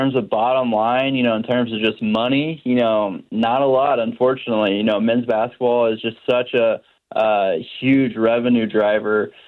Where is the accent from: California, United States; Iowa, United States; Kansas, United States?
Kansas, United States; Wichita; Oh, man, I just, you know, I grew up in Wichita.